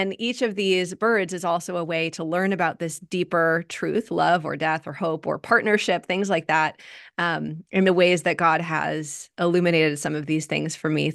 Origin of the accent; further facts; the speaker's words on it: Wisconsin, United States; now in Mission Viejo, United States; We're in Orange County, Mission Viejo, but I am originally from the North Woods of Wisconsin.